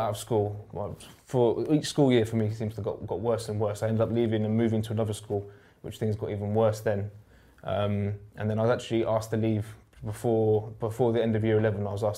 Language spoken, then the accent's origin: English; St Albans, East of England, United Kingdom; I'm from St Albans in Hertfordshire, which is just north of London. I'm from a nice middle-class background.